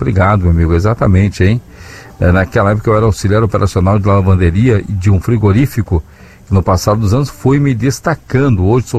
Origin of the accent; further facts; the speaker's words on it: Bagé, Rio Grande do Sul, Brazil; Sou de Bagé. Bagé é frio, hein?